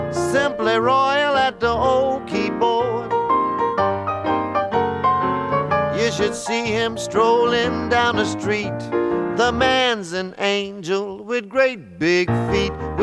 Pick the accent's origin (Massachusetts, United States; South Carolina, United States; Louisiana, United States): Louisiana, United States; New Orleans; I'm from New Orleans. I don't have to try that.